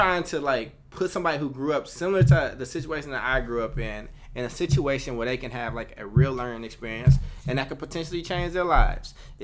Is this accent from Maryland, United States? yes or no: no; Oakland, California, United States; I'm not from San Francisco. I'm an Oakland dude.